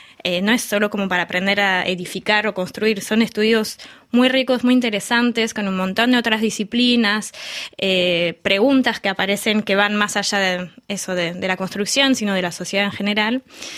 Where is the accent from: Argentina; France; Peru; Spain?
France; Paris, Île-de-France; nací acá, como bien decías, de parte de mi familia paterna, yo, bueno, soy francesa, es francés de Normandía, un poco de ahí viene ese pelo rubio, y de parte de mi mamá, bueno, ella es de padres españoles, y ella es española, nació en Argelia